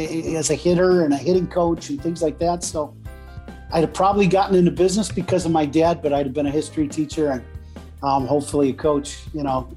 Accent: Chicago, Illinois, United States; With life in Chicago, I'm a Chicagoan, right?

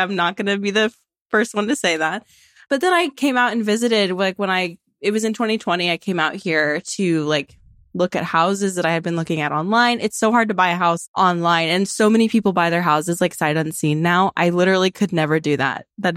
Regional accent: Tucson, Arizona, United States; So I'm from Tucson and I've always lived there. I always wanted to leave. I wanted to leave so bad, but I just never was able to.

